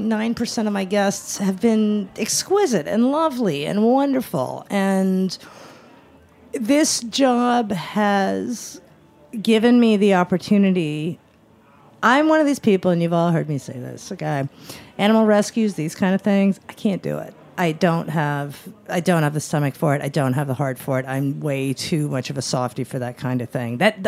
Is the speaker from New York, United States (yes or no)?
yes; New York, United States